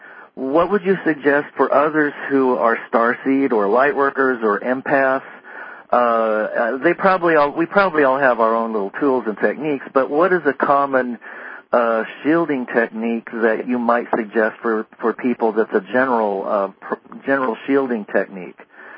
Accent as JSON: {"language": "English", "town": "Santa Barbara", "region": "California", "country": "United States", "tie": "born or raised there", "said": "I was born and raised in Santa Barbara, and of course we had access to the beaches, and it was almost 70 degrees year round."}